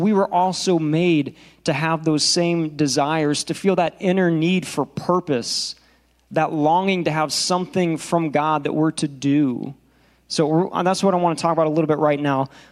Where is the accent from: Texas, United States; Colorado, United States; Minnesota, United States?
Texas, United States; We came from Texas, so transitioning all the way across the country, you know, leaving our community and our friends there and coming to a new place